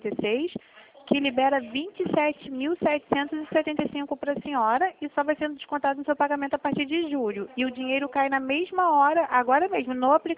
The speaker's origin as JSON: {"language": "Portuguese", "region": "Rio de Janeiro", "country": "Brazil", "said": "eu sou do Rio de Janeiro, de Campo Grande"}